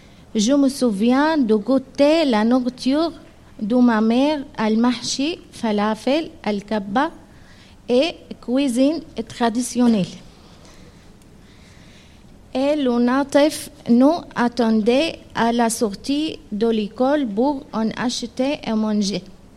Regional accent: Syria; French is a second language; moved away; Je ne veux pas me souvenir du moment où j'ai quitté la Syrie à cause de la guerre.

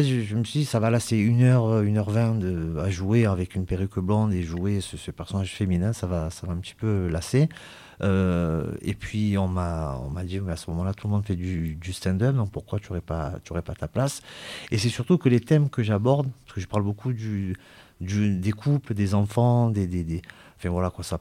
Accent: Marseille, Provence-Alpes-Côte d'Azur, France; moi il y a beaucoup de choses que j'ai découvert parce que je suis de Marseille

